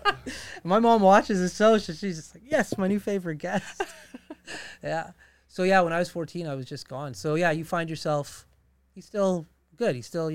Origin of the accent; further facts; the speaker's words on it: Alberta, Canada; Like, I grew up in Dickensfield and I moved there when I was 5 years old. And by 8, I was just walking around all of Dickensfield, going into Thickwood.